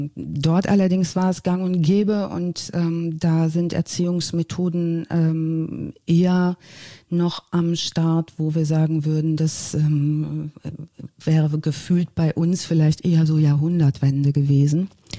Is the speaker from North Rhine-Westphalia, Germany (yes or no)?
yes; North Rhine-Westphalia, Germany; ich komme ursprünglich aus dem Ostwestfälischen